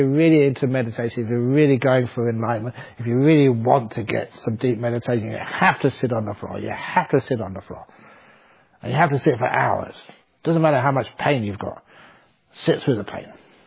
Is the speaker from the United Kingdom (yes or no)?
yes; England, United Kingdom; I'm educated. I go to Cambridge. I'm English. I am arrogant.